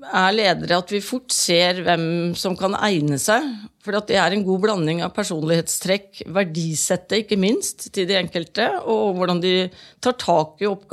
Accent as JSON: {"language": "Norwegian", "town": "Halden", "region": "Østfold", "country": "Norway", "said": "jeg kommer jo selv fra Halden"}